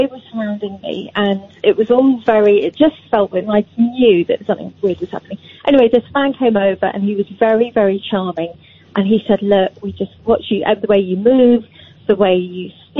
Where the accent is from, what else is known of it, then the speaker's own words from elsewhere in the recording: Kew, London, United Kingdom; From Kew.